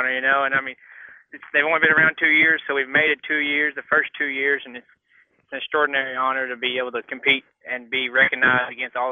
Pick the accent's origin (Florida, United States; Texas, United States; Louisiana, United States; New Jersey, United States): Texas, United States; Chatfield; Well, I grew up in a little town called Chatfield, Texas. There's only like 45 guys in my graduating class.